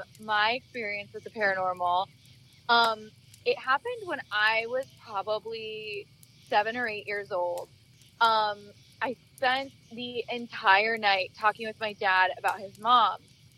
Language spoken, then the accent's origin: English; New Jersey, United States; now in Pennsylvania, United States; I'm originally from New Jersey, but I'm loving Northeastern and Central PA.